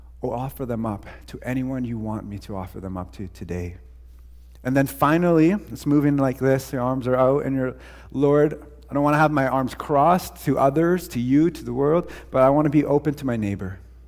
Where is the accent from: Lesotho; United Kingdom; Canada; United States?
Canada; And while we are not American, those ideals have certainly influenced us as well